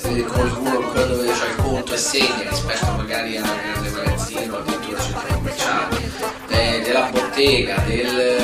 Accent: Rome, Lazio, Italy; io ti parlo di Roma perché è la mia città dove sono nato e cresciuto.

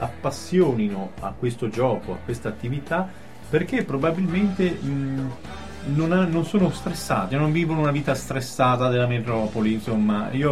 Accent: Veneto, Italy; io vengo dal Veneto, forse vi sarete accorti di questo mio accento.

